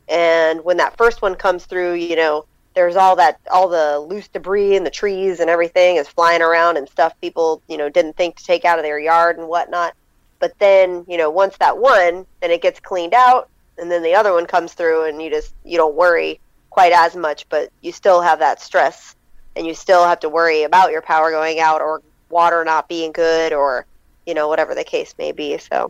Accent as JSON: {"language": "English", "region": "Florida", "country": "United States", "tie": "born or raised there", "also_born_or_lived": "Tennessee", "said": "I grew up in Florida my whole life up until 2001. I moved to Tennessee for a few years and then I came back in 2004"}